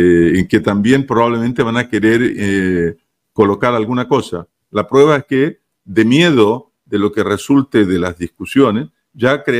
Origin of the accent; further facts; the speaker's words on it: Chile; born there; moved away; also born or lived in Brazil / Bolivia / Canada; Yo soy nacido en Chile e integré la TFP en Chile, pero después estuve viajando un poco por el mundo. Fui al Brasil, estuve unos años en Brasil, estuve en Bolivia, en Canadá, en África del Sur, en Francia, en España.